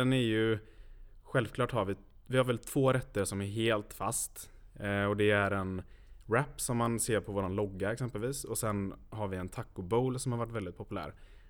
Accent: Lerum, Västra Götaland County, Sweden; Första eventet vi gjorde var faktiskt Lerumsdagen där vi kommer ifrån.

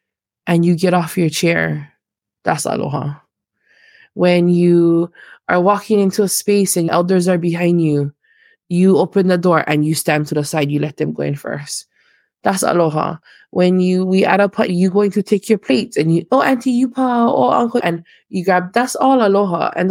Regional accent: Hawaii, United States; It's because I'm from Hawaii. I'm from Hawaii.

